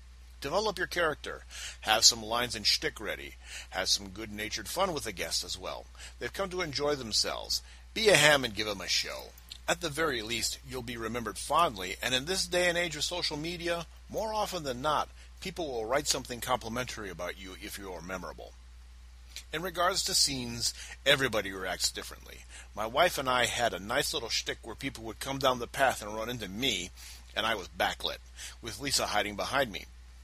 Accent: Dayton, Ohio, United States; we hail from Dayton, Ohio

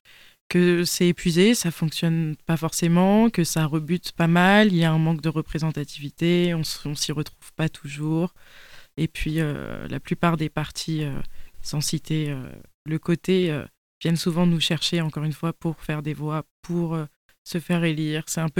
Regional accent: Île-de-France, France; Moi, j'ai grandi dans le 94, dans un quartier populaire dans lequel je vis toujours actuellement. J'ai une famille modeste

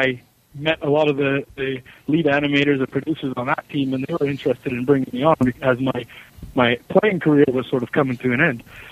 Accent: Vancouver, British Columbia, Canada; But I grew up here in Vancouver. As I told you, I'm half Jamaican, so my dad was born and raised in Jamaica.

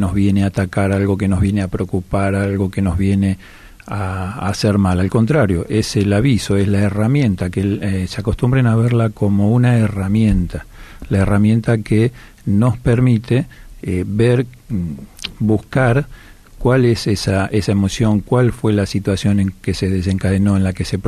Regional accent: Campana, Buenos Aires Province, Argentina; yo como soy de Campana, recuerdo que soy de Campana.

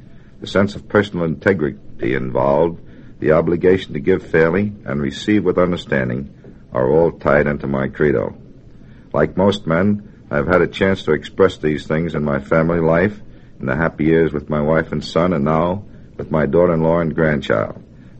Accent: Brooklyn, New York, United States; born there; I was born in Brooklyn. My father died when I was 10, and my mother ran a stationery store to keep the family going.

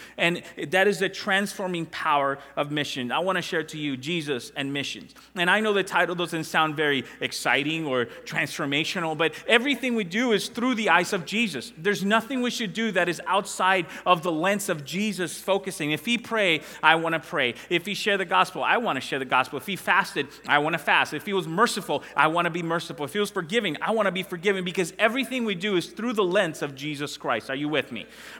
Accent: Dominican Republic; We grew up in two different countries. I'm actually from the Dominican Republic.

